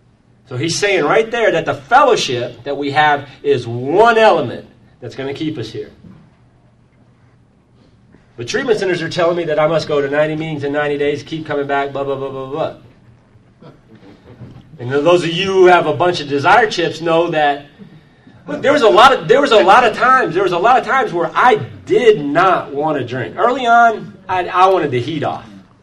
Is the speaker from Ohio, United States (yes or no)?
no; Dallas, Texas, United States; obviously we're from Dallas, and I did most of my drinking, 90% of my drinking was in Dallas.